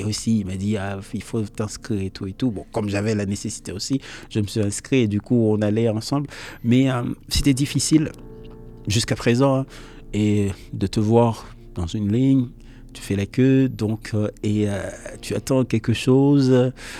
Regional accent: Cité Soleil, Ouest, Haiti; moved away; Toute ma vie, malgré que j'ai grandi à Cité Soleil

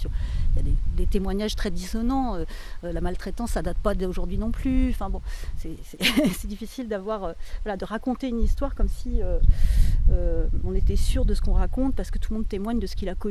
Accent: Paris, Île-de-France, France; je suis parisienne en fait

